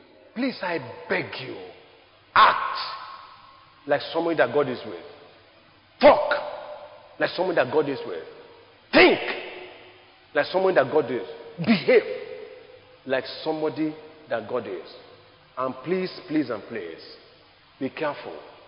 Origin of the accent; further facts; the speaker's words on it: Nigeria; I'm a Nigerian.